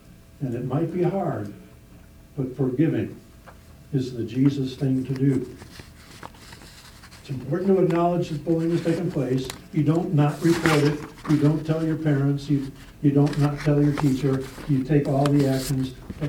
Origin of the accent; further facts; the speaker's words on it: Chicago, Illinois, United States; Hey, we grew up in Chicago. We've seen this kind of stuff all the time.